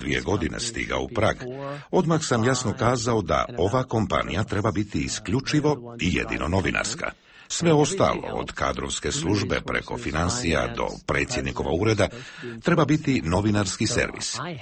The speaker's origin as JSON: {"language": "Serbian", "country": "United States", "second_language": "Serbian", "said": "Well, first as an American, kao Amerikanac ja to ovako posmatram."}